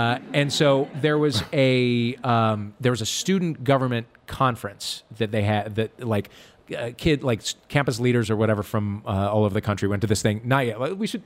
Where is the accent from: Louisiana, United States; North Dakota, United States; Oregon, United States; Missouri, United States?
Missouri, United States; Des Peres; I grew up in De Pere, went to St. Jared's for a year, and then Oak Hill. And then in seventh grade, moved off to Priory.